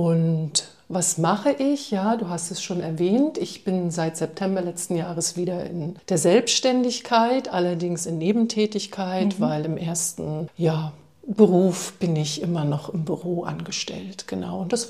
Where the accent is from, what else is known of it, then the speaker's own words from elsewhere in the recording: Neubrandenburg, Mecklenburg-Vorpommern, Germany; moved away as an adult; in Neubrandenburg, in der Stadt, wo ich groß geworden bin.